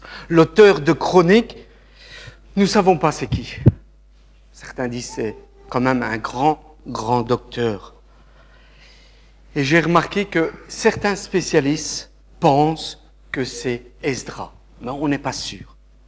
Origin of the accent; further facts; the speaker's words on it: Italy; French is a second language; Je suis italien